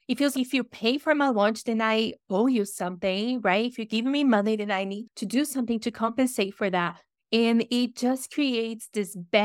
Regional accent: Brazil; English is a second language; I am from Brazil. You're going to hear my accent here.

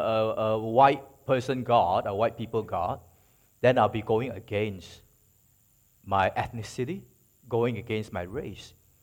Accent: Malaysia; I was originally born in Malaysia.

